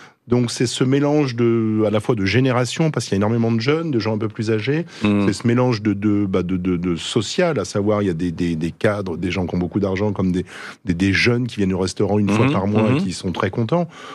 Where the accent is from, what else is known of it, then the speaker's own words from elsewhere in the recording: Lyon, Auvergne-Rhône-Alpes, France; born there; Ouais, je suis né à la Croix-Rousse, donc je ne peux pas être plus lyonnais que ça.